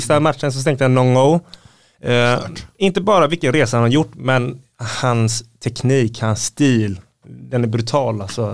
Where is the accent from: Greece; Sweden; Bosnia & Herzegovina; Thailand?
Thailand; Nej, jag är inte afghan. Jag är thai.